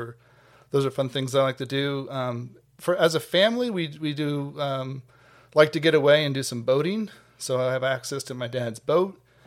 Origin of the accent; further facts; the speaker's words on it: Ohio, United States; I was born and raised in Central Ohio. My family still lives here.